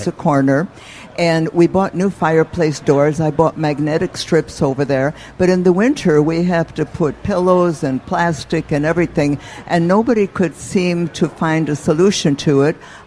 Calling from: Prospect Heights, Illinois, United States; with Prospect Heights, Illinois.

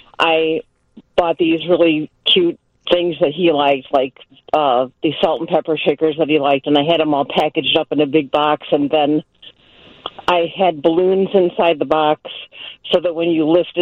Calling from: Schererville, Indiana, United States; I am in Schererville, Indiana.

